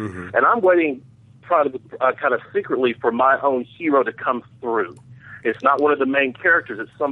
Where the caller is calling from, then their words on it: Tennessee, United States; I'm from Tennessee.